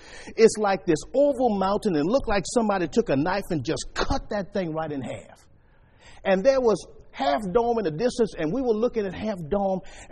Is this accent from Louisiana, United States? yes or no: yes; New Orleans, Louisiana, United States; I'm from New Orleans, Louisiana, swampland, flat land. I remember as a youngster growing up, I said, I can't wait. I'm infatuated with mountains.